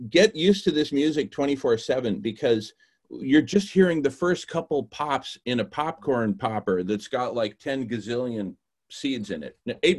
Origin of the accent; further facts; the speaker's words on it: California, United States; I'm from the Bay Area.